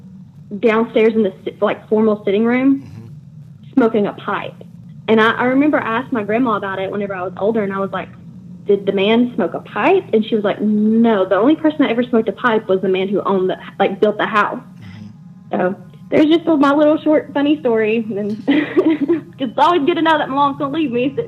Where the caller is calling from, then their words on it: Dalton, Georgia, United States; I'm calling from Dalton, Georgia.